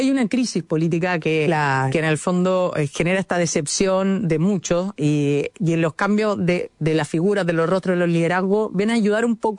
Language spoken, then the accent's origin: Spanish; Chanco, Maule, Chile; born there; También ser la primera senadora del pueblo donde yo nací, de Chanco.